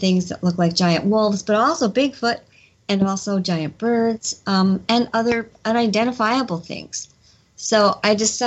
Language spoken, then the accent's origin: English; Elkhorn, Wisconsin, United States; people around Elkhorn, Wisconsin, which happened to be my hometown